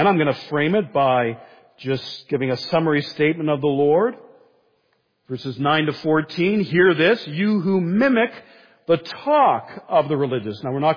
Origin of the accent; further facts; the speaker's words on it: Toronto, Ontario, Canada; I grew up near the Don River, so I often heard tales of 1954 and Hurricane Hazel.